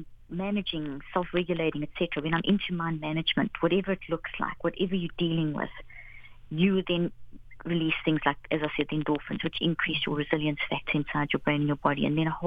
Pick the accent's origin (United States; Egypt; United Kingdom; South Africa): South Africa; also born or lived in Zimbabwe; I grew up in South Africa, I was born in Zimbabwe, and I grew up during the apartheid era.